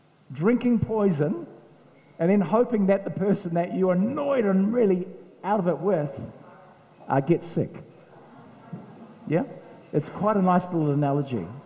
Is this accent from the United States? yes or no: no; Makuri, Wellington, New Zealand; I was brought up in the Wairarapa, and I was brought up in a little small village called Makuri, which means Dog Creek.